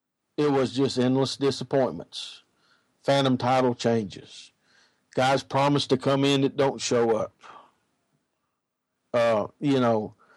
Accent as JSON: {"language": "English", "region": "Tennessee", "country": "United States", "said": "I'm a Tennessee boy. I'm an Appalachian boy."}